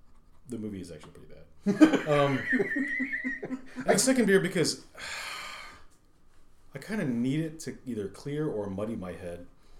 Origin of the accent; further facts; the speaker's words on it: United States; a lot of which touch me personally because I'm an Asian guy, and I grew up in the United States in the 80s.